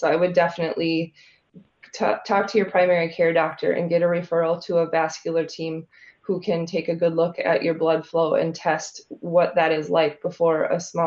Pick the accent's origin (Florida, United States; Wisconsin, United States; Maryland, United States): Wisconsin, United States; Neenah; Good morning, Joe. Calling from my hometown, actually, of Neenah.